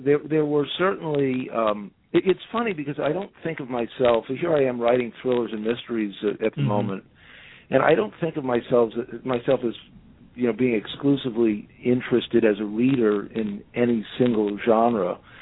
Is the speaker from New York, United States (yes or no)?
yes; New York, United States; born there; I was born on Long Island, very close to New York City. My father commuted to New York